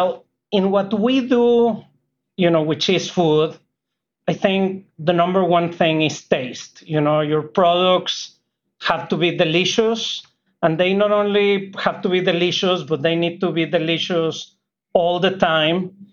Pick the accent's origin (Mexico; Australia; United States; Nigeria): Mexico; Monterrey, Nuevo León; I grew up in Monterrey, which is in the northeast of Mexico, about 100 miles south of the Texas border. And, you know, my family is actually from a border town called Nuevo Laredo.